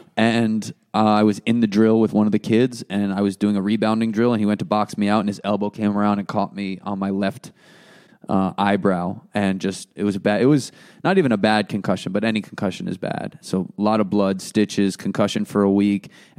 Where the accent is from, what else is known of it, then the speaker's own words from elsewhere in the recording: United States; I grew up right outside Manhattan and I needed a job to be stable.